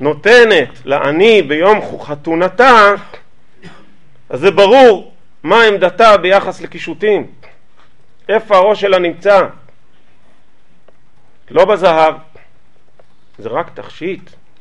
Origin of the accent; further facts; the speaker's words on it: Jerusalem, Jerusalem District, Israel; זה לא עלה לי לראש, אני ירושלמית.